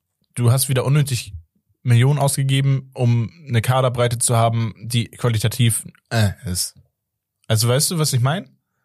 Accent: Turkey; Ja, Bruder, ich bin Türke.

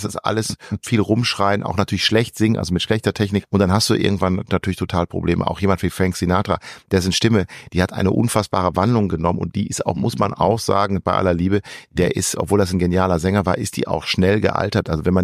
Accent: Ibbenbüren, North Rhine-Westphalia, Germany; habe ich mal 1,5, 2 Jahre in so einem Knabenchor gesungen in Ibbenbüren in meiner Heimatstadt

